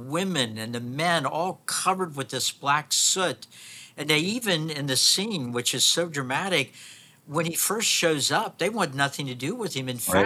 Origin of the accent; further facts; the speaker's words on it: Kentucky, United States; I'm originally from Kentucky, and of course, Kentucky's a coal state.